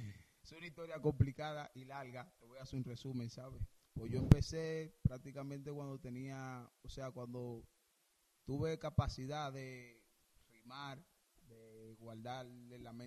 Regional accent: Dominican Republic; Yo, como dominicano que soy, mis referentes fueron dominicanos

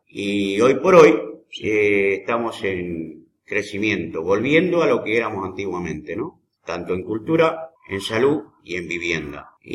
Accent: Uruguay; lengua original es el castellano, porque descendemos de españoles, hemos sido colonia española. Y dialectos existe en este momento un lunfardo que compartimos con Argentina.

